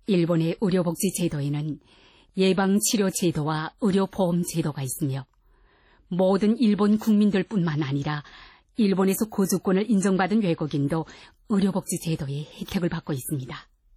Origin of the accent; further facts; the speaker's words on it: North Korea; 내가 북조선에서 왔으니 특별한 사람들만 치료를 받을 수 있는 병원으로 데려온 것이고